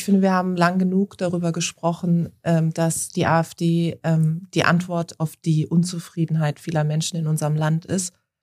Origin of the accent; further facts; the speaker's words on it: Baden-Württemberg, Germany; in Baden-Württemberg, in meinem Heimatbundesland, in Karlsruhe.